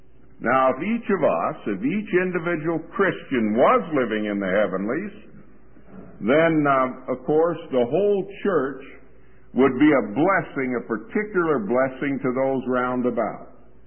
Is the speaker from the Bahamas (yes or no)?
yes; Bahamas; born there; I was born in the Bahamas in 1927, and for those of you who are figuring that out, I'll be 53 this summer.